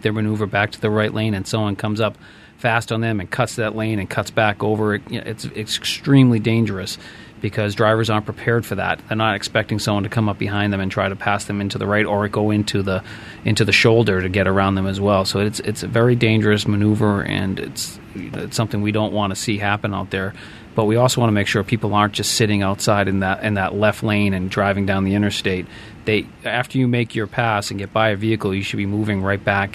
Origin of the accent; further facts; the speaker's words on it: Boston, Massachusetts, United States; Well, I grew up in Boston also, so I learned how to drive.